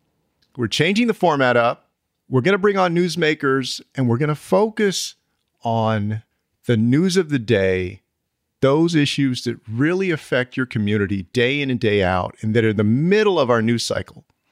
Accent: Texas, United States; and my home state of Texas.

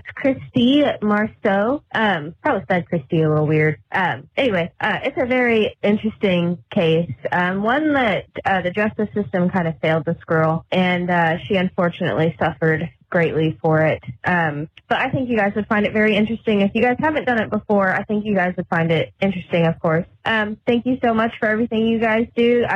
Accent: Indianapolis, Indiana, United States; I'm from Indianapolis, Indiana, so I'm very close to you guys.

